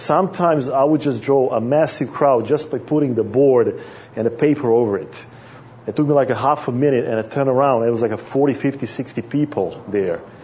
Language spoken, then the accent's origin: English; Vienna, Austria; I'm from Vienna, Austria.